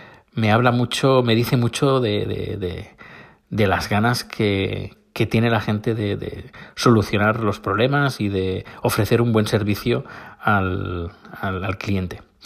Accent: Terrassa, Catalonia, Spain; Y al final lo que vamos a hacer va a ser en Terrassa. En Terrassa, mi ciudad natal.

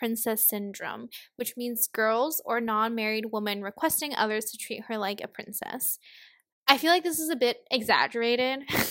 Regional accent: Hong Kong; So technically, we are both Kong girls because we're from Hong Kong and we're girls.

